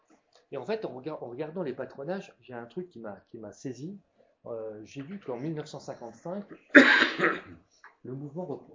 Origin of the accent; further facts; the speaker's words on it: Grand Est, France; Dans un village chez moi en Moselle